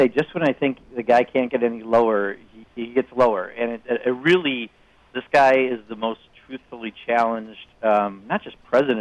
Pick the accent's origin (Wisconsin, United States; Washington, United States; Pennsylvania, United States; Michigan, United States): Wisconsin, United States; including some connections to my home state of Wisconsin.